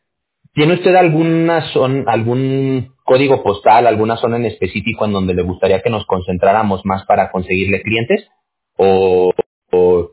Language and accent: Spanish; Aguascalientes, Mexico; born there; Y se fueron a vivir a Aguascalientes. Y yo nací ya en Aguascalientes. Pero mis abuelos, mis papás, son chilangos todos. Todos son de la Ciudad de México.